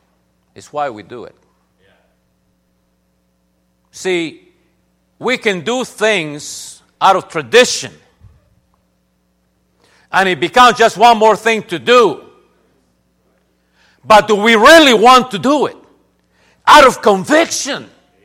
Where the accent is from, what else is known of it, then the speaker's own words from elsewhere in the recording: Pucallpa, Ucayali, Peru; I grew up in a dirt road town. There were no paved roads when I was born in Pucallpa, Peru, 1961.